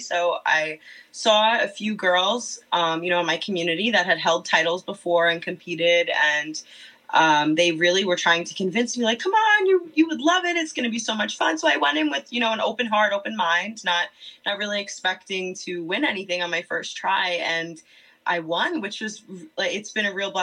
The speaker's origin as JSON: {"language": "English", "town": "Staten Island", "region": "New York", "country": "United States", "said": "I'm 23 years old. I'm from Staten Island, New York, and I'm the current Miss Richmond County under the Miss America organization."}